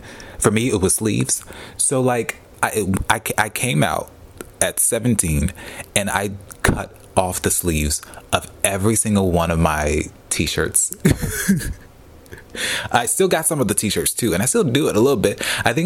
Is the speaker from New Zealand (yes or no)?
no; Tennessee, United States; I always tell people I'm from Tennessee. You know, the home of country music and racism.